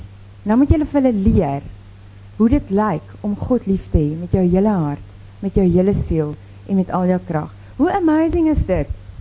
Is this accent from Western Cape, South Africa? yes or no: yes; Western Cape, South Africa; Nou ek het in die Koue Bokkeveld groot geword en die van julle wat die Koue Bokkeveld ken, weet daar's net dit Toys en Van der Merwes.